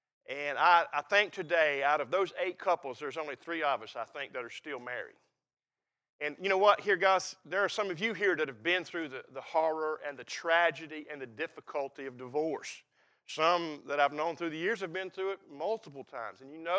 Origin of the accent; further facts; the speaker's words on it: Concord, North Carolina, United States; I was born and raised in Concord